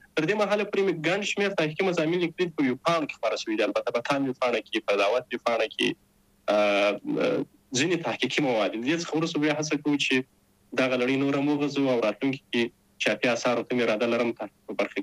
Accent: Zabul, Afghanistan; born or raised there; also born or lived in Kabul

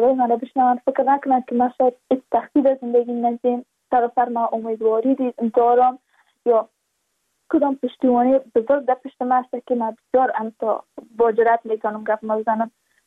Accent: Badakhshan, Afghanistan; چون ما از بدخشان هستیم، یعنی منطقه دور دستش

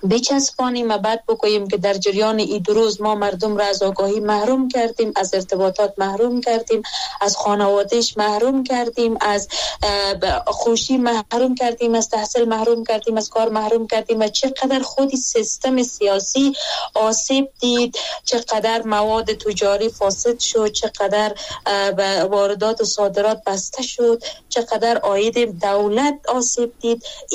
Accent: Afghanistan; born or raised there

